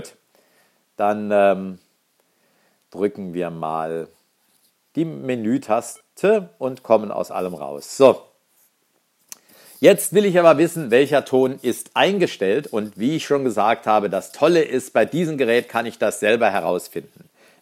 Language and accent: German; Saarland, Germany; und natürlich meine Heimat, das Saarland.